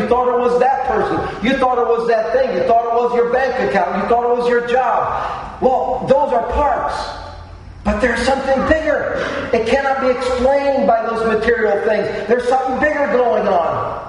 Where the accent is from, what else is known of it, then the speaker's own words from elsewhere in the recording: United States; We're fans, and we're from the States, and we like to watch Queen Elizabeth and all that happens there.